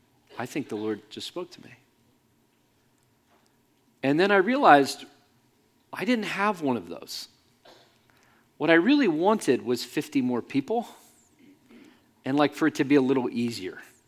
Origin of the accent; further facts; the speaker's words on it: Ohio, United States; now in Arvada, United States; I'm from Ohio. It just rains all the time.